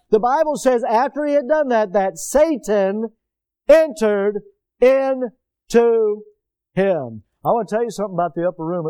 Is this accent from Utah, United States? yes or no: no; Milton, Florida, United States; I'm so thankful that I was born and raised here in Milton, Florida, and that my mom and dad got saved and started taking us to church over at Baghdad.